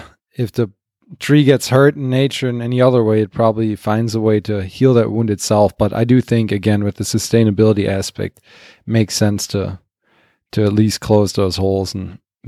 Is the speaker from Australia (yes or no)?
no; Germany; now in United States; I'm from Germany originally